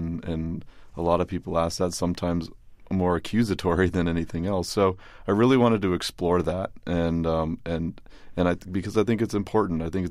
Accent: Wolfeboro, New Hampshire, United States; We grew up in Wolfboro, New Hampshire. Not so far away.

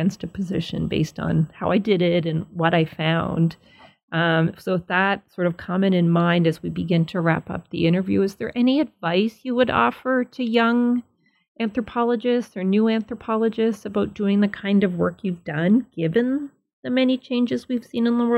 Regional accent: Nova Scotia, Canada; where I grew up in Nova Scotia is the same sort of whiteness.

